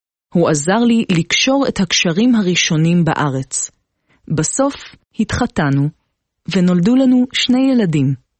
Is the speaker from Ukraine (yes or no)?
no; Germany; now in Israel; נולדתי בגרמניה. אבי נהרג במלחמת העולם השנייה.